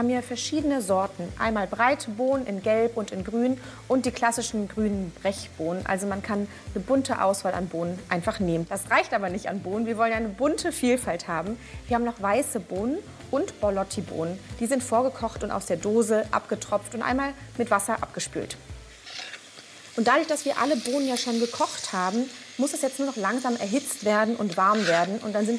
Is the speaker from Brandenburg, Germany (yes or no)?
no; Mecklenburg-Vorpommern, Germany; Wir starten direkt in meiner Heimat, in Mecklenburg-Vorpommern.